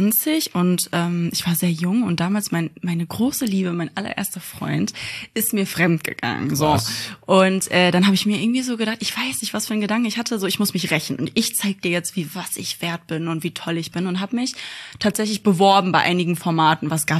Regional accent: Bottrop, North Rhine-Westphalia, Germany; also born or lived in Gelsenkirchen; In Gelsenkirchen geboren und in Bottrop groß geworden.

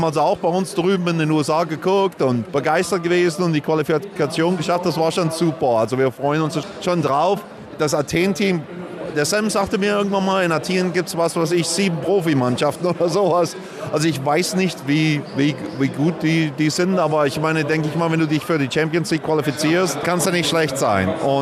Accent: Germany; now in United States; ich bin ja auch in Deutschland aufgewachsen

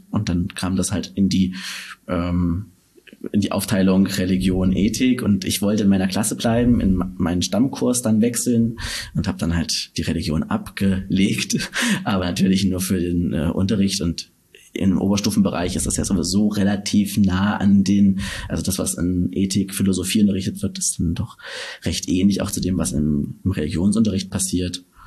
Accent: Gera, Thuringia, Germany; weil in meiner Heimatstadt Gera

